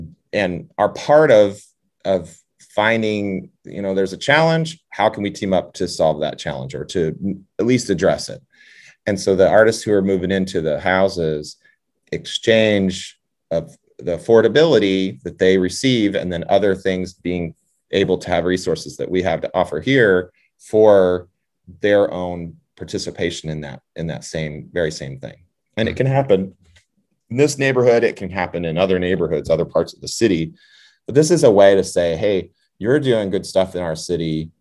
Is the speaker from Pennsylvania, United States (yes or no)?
no; Warsaw, Indiana, United States; So I grew up in Warsaw, and we had Northern Indiana. We had WRSW, which was our city radio station